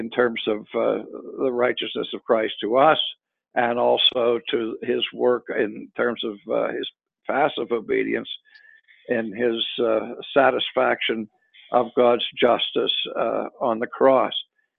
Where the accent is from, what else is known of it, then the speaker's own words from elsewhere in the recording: Pittsburgh, Pennsylvania, United States; I was born in the South Hills of Pittsburgh. I went to Clareton High School, and our arch enemy was McKeesport.